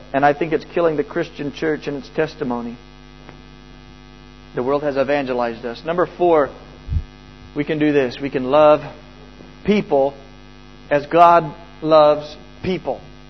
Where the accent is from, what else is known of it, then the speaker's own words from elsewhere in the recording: New Zealand; also born or lived in United States; I spent a lot of my time growing up in New Zealand. Since 1975, I've been in New Zealand, okay? So I consider myself every bit as much Kiwi as I do American, more so. This is my home.